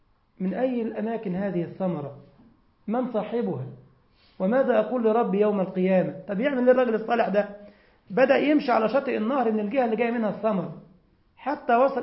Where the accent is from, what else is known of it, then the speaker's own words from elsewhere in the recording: Egypt; أخ طبيب عندنا في مصر ملتزم